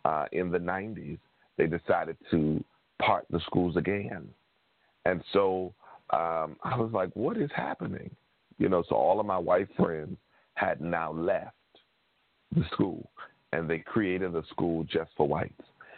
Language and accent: English; Mississippi, United States; I grew up born and raised in Mississippi, so I knew segregation all of my life.